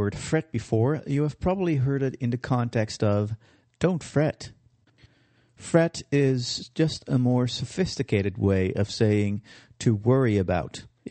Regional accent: Netherlands; now in Cape Town, South Africa; I'm from the Netherlands

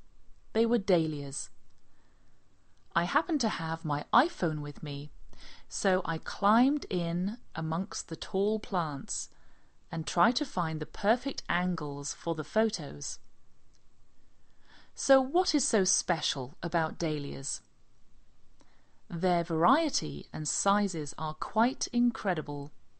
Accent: England, United Kingdom; now in United States; Well, that's because I'm English.

